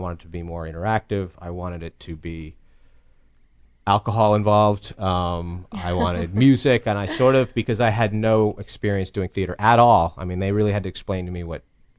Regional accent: New York, United States; Yeah, I'm from New York.

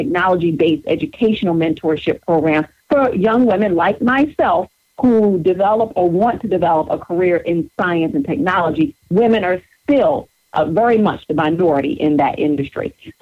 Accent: Baltimore, Maryland, United States; the challenges, some of the situations that my mother and I found ourselves in, navigating through growing up in West Baltimore and dealing with the issues that are unique to a single-parent household.

